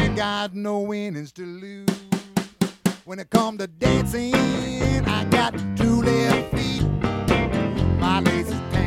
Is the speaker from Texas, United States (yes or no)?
yes; Houston, Texas, United States; now in Columbus, United States; I was born in East Texas. I was raised in Houston, the Houston area. Went to college at Texas A&M. Moved to Columbus, Ohio 8 years ago because my wife got a great job.